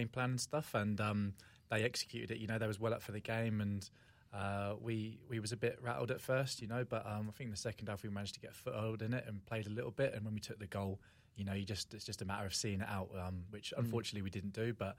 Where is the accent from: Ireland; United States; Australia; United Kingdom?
United Kingdom; England; it's a place that although England's home, I went